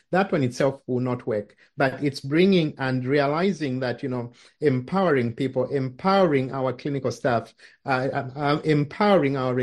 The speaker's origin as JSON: {"language": "English", "country": "Zambia", "said": "where I'm from originally from Zambia, we have these regulations."}